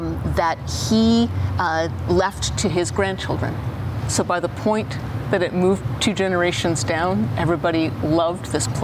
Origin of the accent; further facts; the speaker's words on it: Prince Edward Island, Canada; also born or lived in St. Catharines; A big part of my life growing up in Prince Edward Island. I was born in St. Catharines.